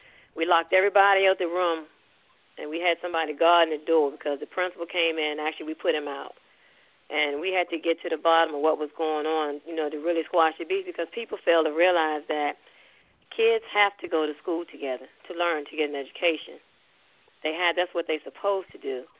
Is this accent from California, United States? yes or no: no; Richmond, Virginia, United States; born there; now in Washington, D.C., United States; Yeah, I was born in Richmond, Virginia, and relocated to the DMV. Back in March 84. So I've been dealing with the mean streets of D.C. probably for about maybe 35, 36 years.